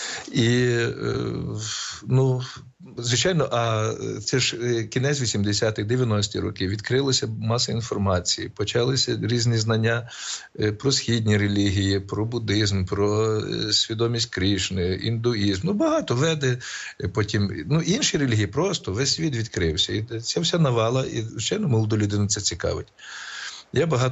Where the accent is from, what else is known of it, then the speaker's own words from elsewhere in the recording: Kryvopillia, Ivano-Frankivsk Oblast, Ukraine; Так, я народився в селі Кривеполе. Це Верховинський район, недалеко від Верховини. Так що я місцевий. Я в Верховині і в садочок ходив, бо батько прийшов на роботу в Верховину.